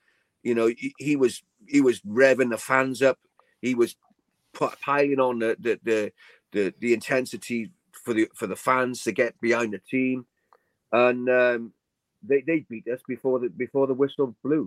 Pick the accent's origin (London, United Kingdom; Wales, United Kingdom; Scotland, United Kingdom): Wales, United Kingdom; Cowbridge; I mean, I'm from Cowbridge, and it's even more reason to be harassed.